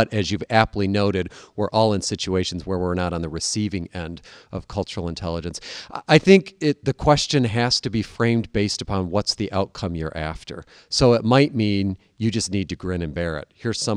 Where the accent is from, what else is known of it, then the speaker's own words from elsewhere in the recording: United States; So I might have to work extra hard, for example, as an American to build trust in certain places around the world